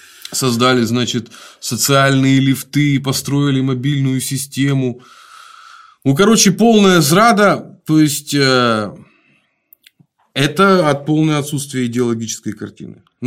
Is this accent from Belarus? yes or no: yes; Belarus; У нас, у белорусов.